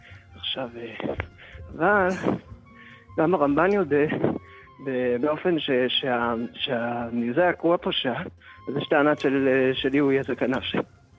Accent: Jerusalem, Jerusalem District, Israel; מירושלים.

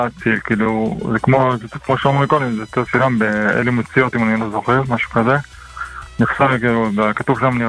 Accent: Jerusalem, Jerusalem District, Israel

